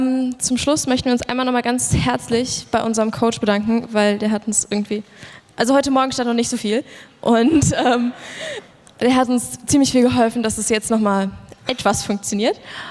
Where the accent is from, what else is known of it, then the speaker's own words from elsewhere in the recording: Saarland, Germany; wir kommen aus dem Saarland